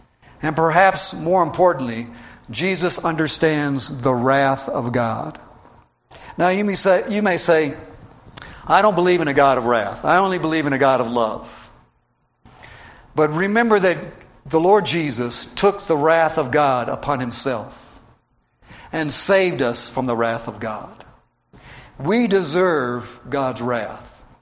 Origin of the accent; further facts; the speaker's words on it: Atlanta, Georgia, United States; In fact, I grew up in Georgia and in the city of Atlanta.